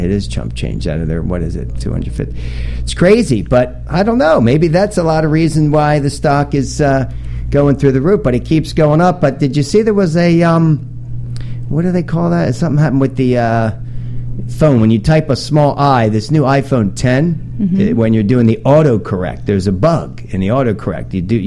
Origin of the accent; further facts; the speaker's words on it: New Jersey, United States; I'm from Jersey, not from that Channel Island